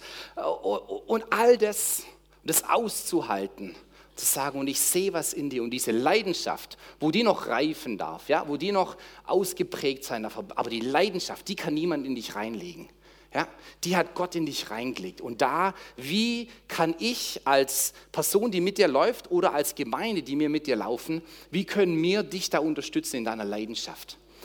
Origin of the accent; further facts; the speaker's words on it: Bissing, Germany; Ich bin hier großgewachsen, aufgewachsen in Bissing.